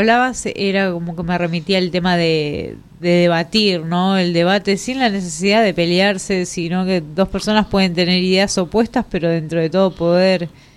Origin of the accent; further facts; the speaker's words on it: La Plata, Buenos Aires Province, Argentina; Yo soy oriunda de La Plata